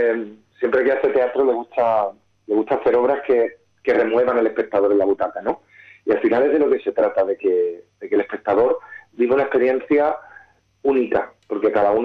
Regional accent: San Fernando, Andalusia, Spain; esté por fin en mi tierra, en San Fernando, y poder estar con mi gente

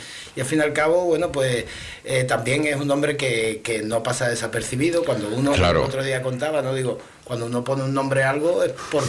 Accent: Cádiz, Andalusia, Spain; como somos de Cádiz, en Cádiz hay que hacer broma de todo.

